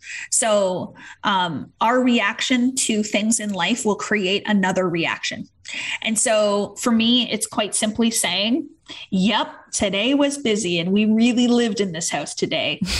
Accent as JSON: {"language": "English", "country": "Canada", "said": "She went back to work when I was 2 weeks old, and we're Canadian, so she actually got a long maternity leave"}